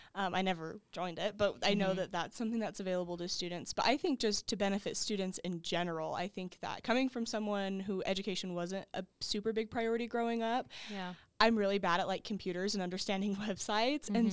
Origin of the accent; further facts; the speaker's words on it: Utah, United States; So I was born and raised in Utah.